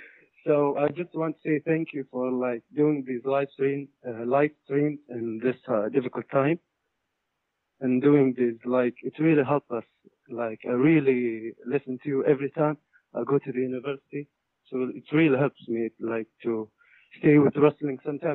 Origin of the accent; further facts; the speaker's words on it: Jeddah, Makkah Province, Saudi Arabia; I'm from Jeddah, Saudi Arabia.